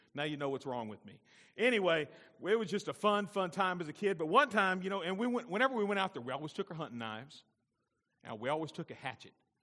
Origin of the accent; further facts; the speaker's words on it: Alabama, United States; Growing up, most of you know I grew up in Alabama. And when I was probably 8, 9, 10 years old, about once or twice a month, we went out to Granny and Grandpa's house.